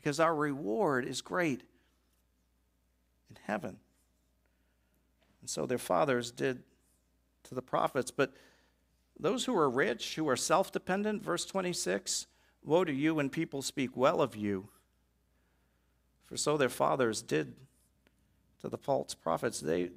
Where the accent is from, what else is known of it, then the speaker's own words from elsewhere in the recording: New England, United States; I'm from New England. We don't leap for joy, you know.